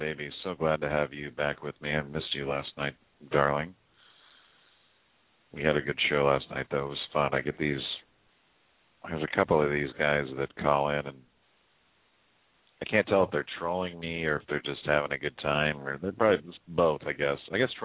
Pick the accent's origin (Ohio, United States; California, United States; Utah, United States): California, United States; People call into the show and bother me and try to tease me and say I'm gay because I'm from the Bay. I'm in the Bay.